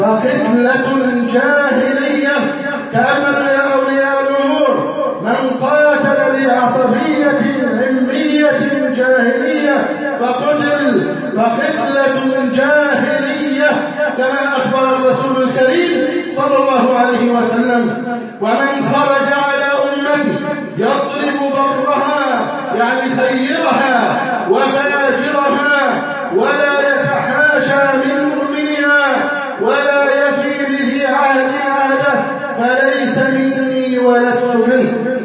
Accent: Egypt; اللهم احفظ بلدنا مصر.

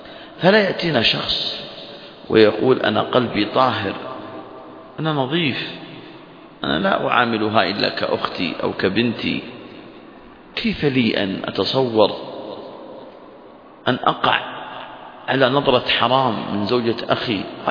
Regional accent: Saudi Arabia; وأيضا عندنا في المملكة العربية السعودية

